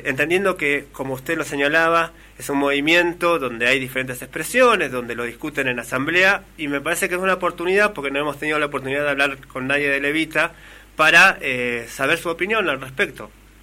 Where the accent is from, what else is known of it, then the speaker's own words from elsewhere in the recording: Moreno, Buenos Aires Province, Argentina; yo le cuento que provengo de Moreno, un territorio en la provincia de Buenos Aires